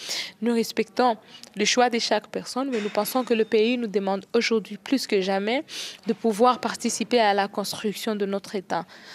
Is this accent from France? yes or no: no; DR Congo; Nous nous battons parce que nous sommes des Congolais et que nous aimons notre pays.